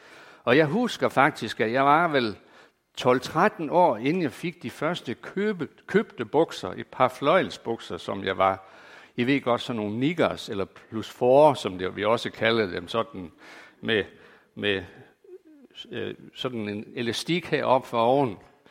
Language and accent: Danish; Skive, Central Denmark Region, Denmark; jeg er født og opvokset i Skive i 1950, så jeg tilhører det grå guld, som mange af jer gør også. Jeg kommer fra et arbejderhjem med tilknytning til KFM-spejderne, KFM og K og Indre Mission.